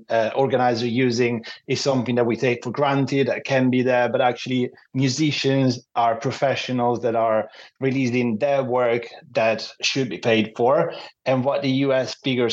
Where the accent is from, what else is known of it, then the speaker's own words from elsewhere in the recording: Milan, Lombardy, Italy; because I'm originally from Milan